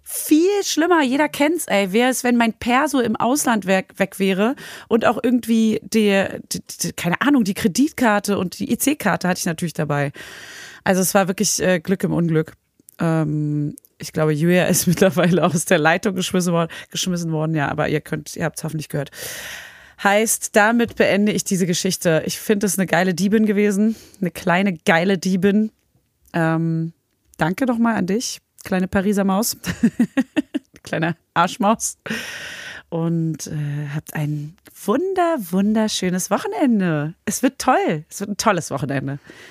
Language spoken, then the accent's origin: German; Berlin, Germany; ich als Berlinerin